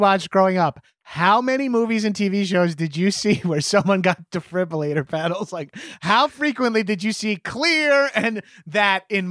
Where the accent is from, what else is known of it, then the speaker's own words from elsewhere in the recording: New York, United States; I'm from fucking New York.